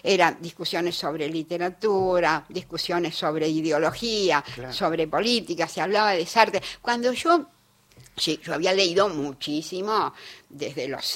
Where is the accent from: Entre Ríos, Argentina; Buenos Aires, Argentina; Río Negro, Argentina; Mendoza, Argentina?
Buenos Aires, Argentina; yo soy de Almagro.